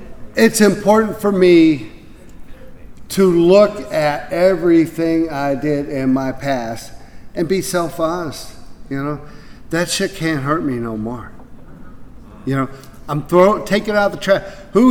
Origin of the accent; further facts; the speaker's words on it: Wisconsin, United States; I am from the Badgerland area in the Wisconsin region.